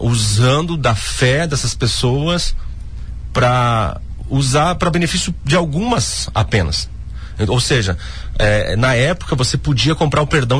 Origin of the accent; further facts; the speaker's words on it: Xaxim, Santa Catarina, Brazil; Eu sou natural de Xaxim e é a primeira vez que eu entro aqui.